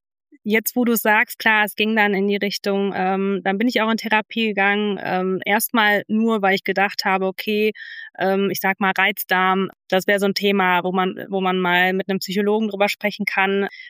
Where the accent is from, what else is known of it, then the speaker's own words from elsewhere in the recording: Düsseldorf, North Rhine-Westphalia, Germany; bin 32 Jahre alt, komme aus Düsseldorf